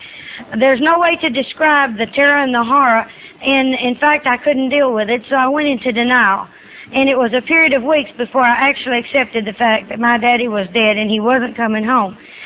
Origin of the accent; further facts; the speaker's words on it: North Little Rock, Arkansas, United States; I am from Little Rock, or North Little Rock, excuse me, I don't even know where I am from tonight.